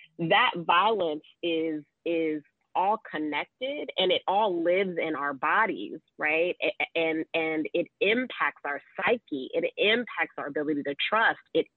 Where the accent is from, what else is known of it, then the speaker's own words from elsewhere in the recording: Georgia, United States; also born or lived in Colorado; I'm from Georgia originally, lived in Colorado on and off for about 8 years.